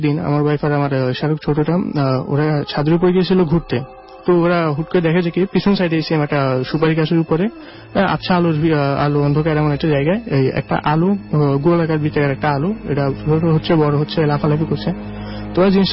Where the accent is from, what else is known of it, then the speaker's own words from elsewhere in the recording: Mirpur, Dhaka Division, Bangladesh; আমি মিরপুর থেকে এসেছি।